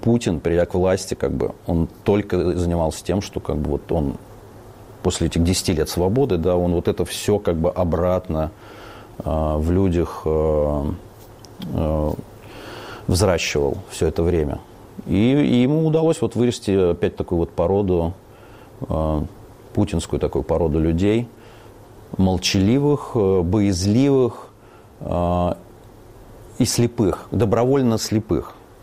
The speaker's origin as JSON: {"language": "Russian", "country": "Russia", "moved": "yes", "lives_now": "Georgia", "said": "Мы реально не они. Мы другие русские."}